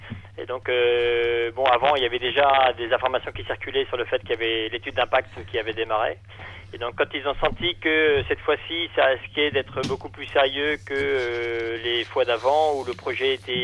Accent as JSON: {"language": "French", "town": "Gaillac", "region": "Occitanie", "country": "France", "said": "Moi, je suis de Gaillac, oui."}